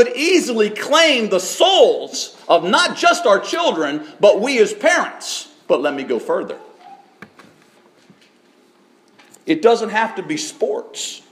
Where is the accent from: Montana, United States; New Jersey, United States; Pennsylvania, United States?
Pennsylvania, United States; Clearfield; When I was a young man, growing up in Clearfield, Pennsylvania, my dad always being a preacher, I obviously was always in church.